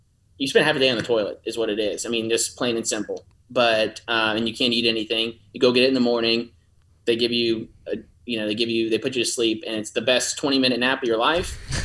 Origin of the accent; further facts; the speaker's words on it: Mooresville, North Carolina, United States; I grew up in Mooresville, so not too far from me.